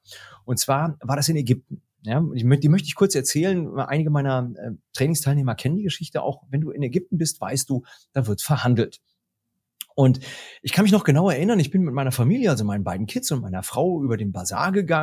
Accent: Germany; Und wie ich halt so bin als Deutscher, 1,90 Meter groß, gucke ihn von oben herab

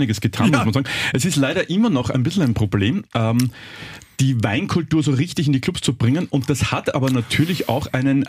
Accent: Vienna, Austria; Naja, ich komme aus Wien, du nicht.

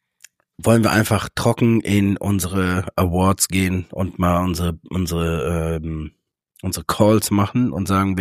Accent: Germany; Wir als Deutsche ja auch, ne? Wir können kein TH und sowas.

